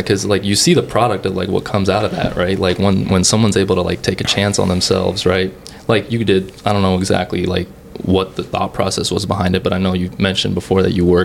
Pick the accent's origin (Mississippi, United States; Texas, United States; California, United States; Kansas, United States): California, United States; I grew up in Silicon Valley, right?